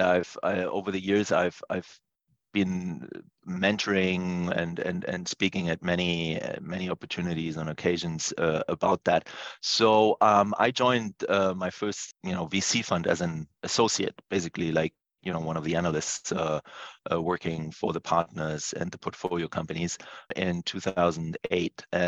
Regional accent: Berlin, Germany; English is a second language; also born or lived in United States; I grew up in East Berlin. I guess you could say the wrong side of the Berlin Wall.

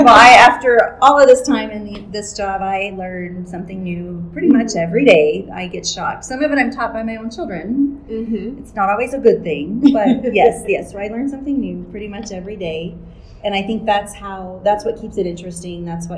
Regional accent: Carlsbad, New Mexico, United States; Okay, I am a native New Mexican. I grew up in Carlsbad. I was an Eddy County 4-H'er for all of the years that I could be an Eddy County 4-H'er.

